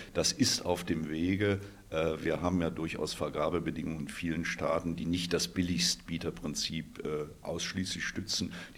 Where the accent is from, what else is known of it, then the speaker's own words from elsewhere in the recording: Germany; moved away as an adult; now in Vienna, Austria; Ich bin inzwischen 17 Jahre in Wien, habe am Anfang sicherlich sprachliche Themen gehabt. Ich glaube inzwischen, das deutsch-österreichische Wörterbuch ganz gut zu beherrschen